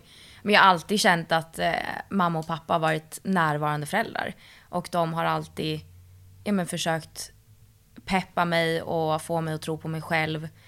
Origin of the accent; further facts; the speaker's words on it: Stockholm, Stockholm County, Sweden; Och mamma är halvsvensk och halvitaliensk. Men jag är född och uppvuxen här i Sverige. Och ja, alltså jag växte upp i Midsommarkransen utanför Stockholm.